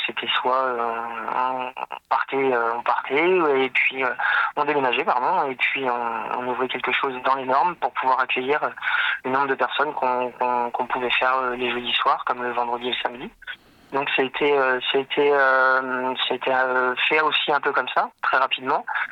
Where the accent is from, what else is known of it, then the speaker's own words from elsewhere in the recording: Centre-Val de Loire, France; même si je suis pas de Nevers, moi je suis plutôt du côté Berrichon, mais je suis attaché à Nevers